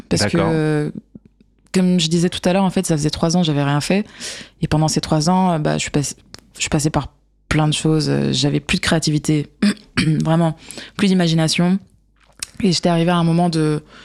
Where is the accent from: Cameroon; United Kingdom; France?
Cameroon; comme on dit, ça sort comme ça sort chez nous, au Cameroun.